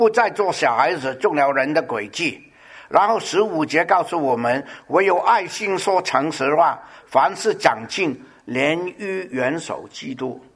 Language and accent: Chinese; Guangdong, China; moved away; also born or lived in New York; 因为我是广东人，他也广东，我请你饮茶。我在纽约住了十五年，1985年就搬到这边来了。